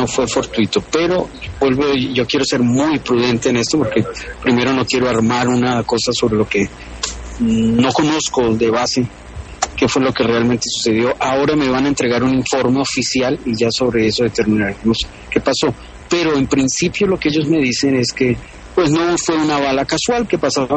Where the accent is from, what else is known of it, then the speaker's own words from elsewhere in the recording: Colombia; Tratando como todo colombiano de ganarme la vida